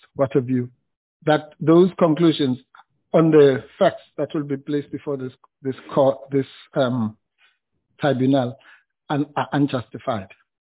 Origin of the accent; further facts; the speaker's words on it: South Africa; I call them the Big 5, being a South African.